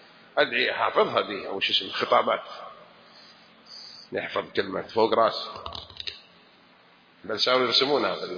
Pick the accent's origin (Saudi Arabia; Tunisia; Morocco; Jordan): Saudi Arabia; احنا سعودية كل واحد راتبه خلاص